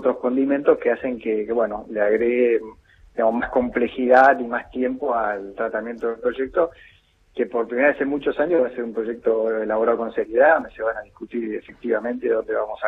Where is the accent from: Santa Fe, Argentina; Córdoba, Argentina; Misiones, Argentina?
Santa Fe, Argentina; Rosario; Santa Fe Rosario.